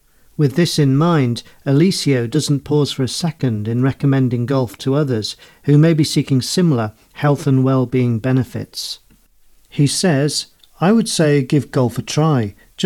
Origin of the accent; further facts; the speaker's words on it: Philippines; It reminded me of growing up in the Philippines, where I remember going out fishing with very limited equipment.